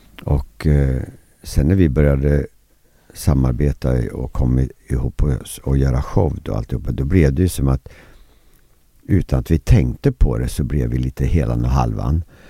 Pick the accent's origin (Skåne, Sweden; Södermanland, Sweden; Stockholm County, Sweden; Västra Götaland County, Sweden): Södermanland, Sweden; Eskilstuna; jag kom ju från Eskilstuna